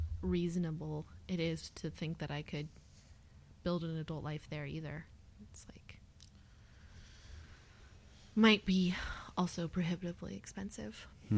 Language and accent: English; Salinas, California, United States; Yeah, I grew up in the Monterey Bay area, Salinas specifically